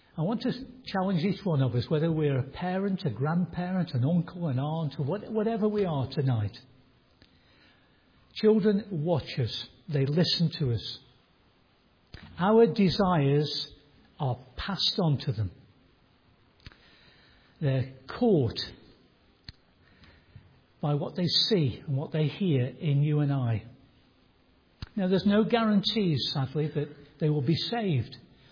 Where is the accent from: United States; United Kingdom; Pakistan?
United Kingdom; England; moved away; because I was from England